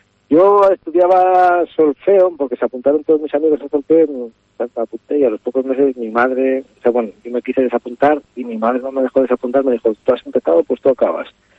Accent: Basque Country, Spain; born there; era probablemente el instrumento más popular en la zona donde yo nací

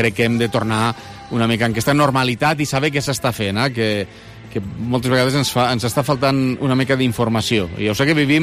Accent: Lleida, Catalonia, Spain; per parlar de Lleida, i ho fem des de Lleida, i som de Lleida.

